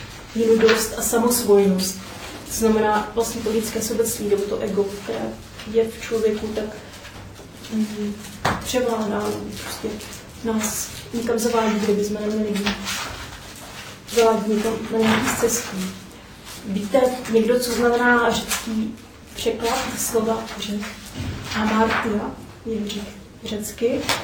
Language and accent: Czech; Brno, South Moravian Region, Czechia